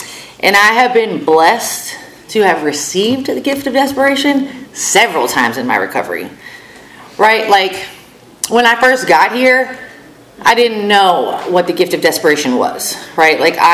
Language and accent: English; Florida, United States; so I'm from Florida. I lived in Florida my whole life.